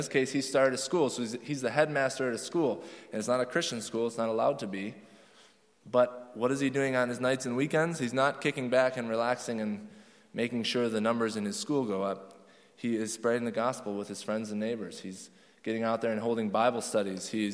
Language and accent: English; Rwanda; born there; Because my passport says South Korea. Or are you asking where I was born? Because I was born in Rwanda.